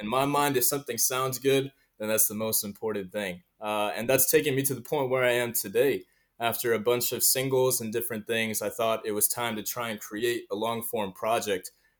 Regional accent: Cleveland, Ohio, United States; also born or lived in Kolkata, India; so I'm originally from the Bengal region, so my family's from Kolkata, and I was born nearby there. And then we immigrated to the U.S. when I was younger. And so I was raised in Cleveland, and so that's why I refer to myself as Bengali-American.

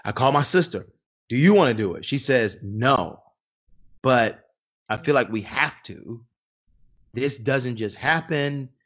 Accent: Georgia, United States; I grew up on Auburn. I think we talked about that. We may not, but I grew up on Auburn, birthplace of MLK.

